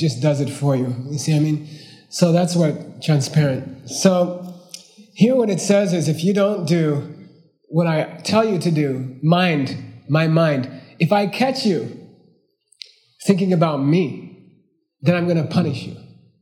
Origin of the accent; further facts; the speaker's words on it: Howell, New Jersey, United States; And even in Howell, when I was growing up in Howell, New Jersey, which is a Kalmyk Mongolian, that was still the custom.